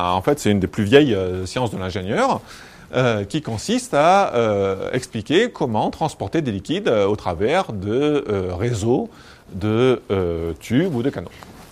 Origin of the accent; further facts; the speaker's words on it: France; parce qu'on est français, donc on choisit le nom du mec français.